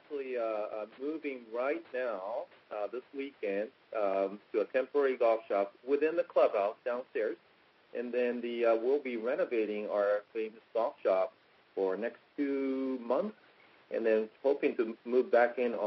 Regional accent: Princeville, Hawaii, United States; I came from Princeville, Kauai, but it really requires a lot of people's effort.

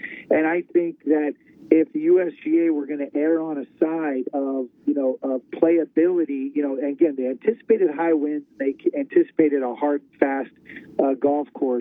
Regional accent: California, United States; Well, Sandy Tatum, Frank Sandy Tatum is a legend because I'm from Northern California.

